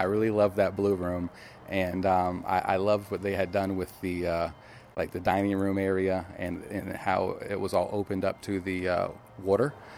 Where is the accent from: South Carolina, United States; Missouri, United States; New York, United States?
South Carolina, United States; Beaufort; I live in Beaufort. I was born and raised in Beaufort, actually. So, okay. Been there my whole life.